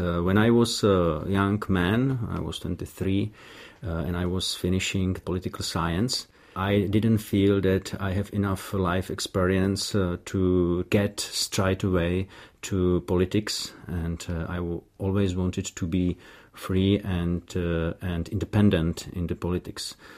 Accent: Chomutov, Ústí nad Labem Region, Czechia; born there; English is a second language; I was born in Chomutov, which is a city in the northern Bohemia.

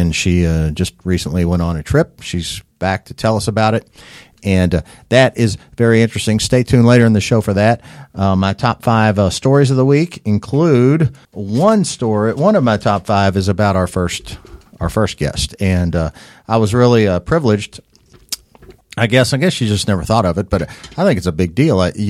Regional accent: Louisville, Kentucky, United States; what's going on here in my hometown, Louisville, Kentucky.

